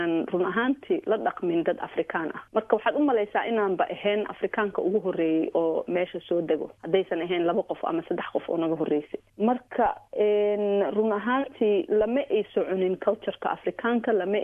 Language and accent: Somali; Kenya; also born or lived in Uganda; anigu waxaan ku koray kenya waxaan soo maray waddan maxaa la dhahaa carbeed hadda ka hor waxaan degnay uganda